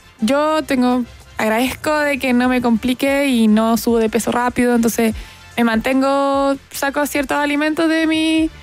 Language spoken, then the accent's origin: Spanish; Iquique, Tarapacá, Chile; moved away; como yo soy de Iquique, yo me vine el 2019 a estudiar, también a entrenar